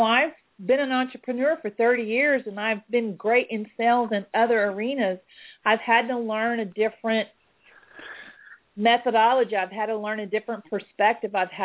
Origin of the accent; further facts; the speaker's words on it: Texas, United States; I'm from Texas. We have this thing called an electrocuted cattle prod down here